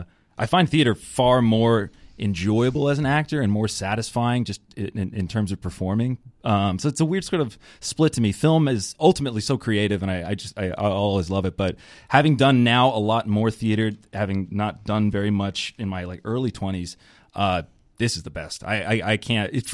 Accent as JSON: {"language": "English", "town": "Plant City", "region": "Florida", "country": "United States", "tie": "born or raised there", "said": "I grew up in Plant City. It's right outside of Tampa."}